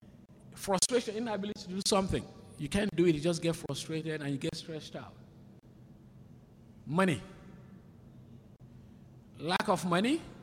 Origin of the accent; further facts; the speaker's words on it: Nigeria; I'm from Nigeria. I love my country. My family is back there.